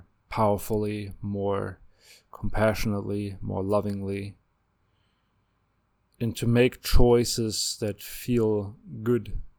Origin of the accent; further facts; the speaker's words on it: Germany; now in United States; I live in the US, so the US epitomizes this. I grew up in Germany, another country that epitomizes this.